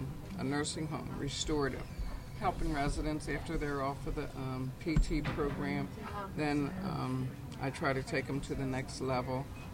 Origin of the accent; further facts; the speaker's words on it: Coatesville, Pennsylvania, United States; now in Lancaster, United States; I'm from originally from Coatesville, and she said Coatesville was kind of dead, and Lancaster County was more exciting. So I ended up moving up here.